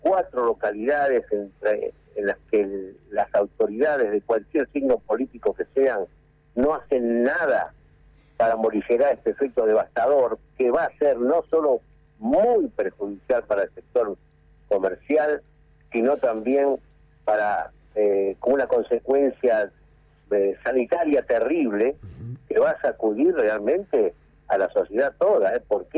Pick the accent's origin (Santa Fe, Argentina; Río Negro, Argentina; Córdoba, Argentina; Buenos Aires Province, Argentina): Buenos Aires Province, Argentina; Lomas de Zamora; yo soy de Loma de Zamora, yo vi cómo creció la salada.